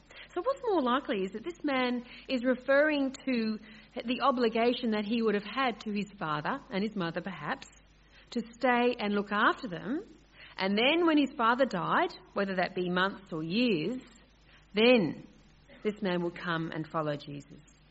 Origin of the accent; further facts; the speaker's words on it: Sydney, New South Wales, Australia; I remember growing up in Sydney, and it was a great thrill as a little girl to go into the big city.